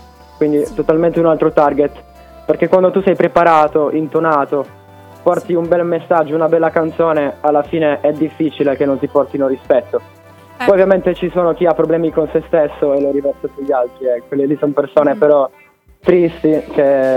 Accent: Turin, Piedmont, Italy; veniamo da Torino Sud.

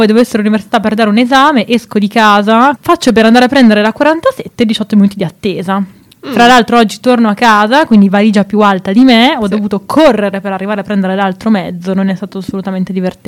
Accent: Parma, Emilia-Romagna, Italy; da Parma e pianura padana, quindi niente montagne da me, ma clima molto vicino a quello di Milano.

